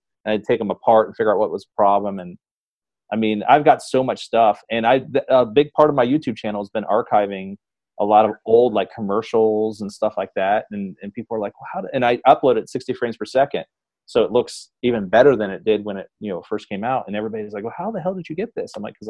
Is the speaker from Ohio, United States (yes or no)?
yes; Springfield, Ohio, United States; also born or lived in Columbus; I was born in Columbus, Ohio. My family and I lived in Springfield, Ohio, until I was 4.